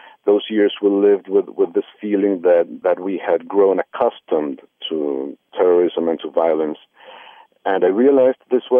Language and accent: English; Colombia; moved away as an adult; Yes, I grew up in Colombia.